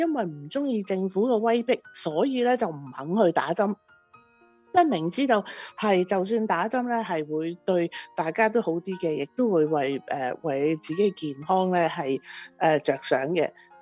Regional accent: China; 尤其是我哋中国人啦，

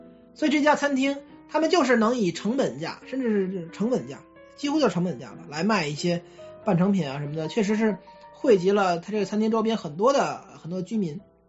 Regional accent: Beijing, China; 我小时候在北京啊，就在北京一个八大楼之一啊

